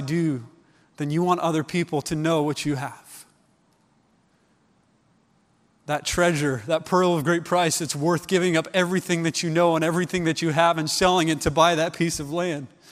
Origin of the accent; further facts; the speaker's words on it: Midwest, United States; In 19 years, growing up in the Midwest and having many Christian friends and family members and other things, nobody ever bothered giving me the chance to hear